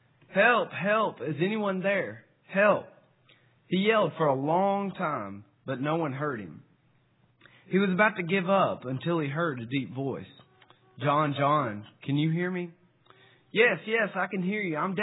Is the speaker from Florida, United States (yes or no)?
no; South Fulton, Tennessee, United States; I'm from South Fulton, Tennessee, and I worship at the Smith Street Church of Christ there in South Fulton.